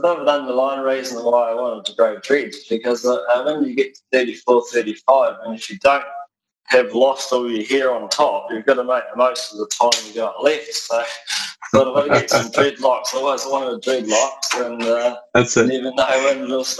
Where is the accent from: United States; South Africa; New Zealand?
New Zealand; Otago; I grew up in North Otago, on the East Coast. I grew up with my mum and dad together until I was about 13.